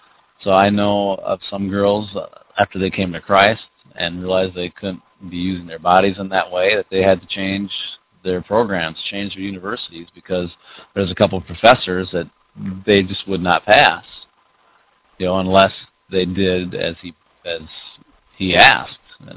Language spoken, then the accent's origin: English; United States; now in Ukraine; And I'm paid better than the Ukrainian professors because I'm from America.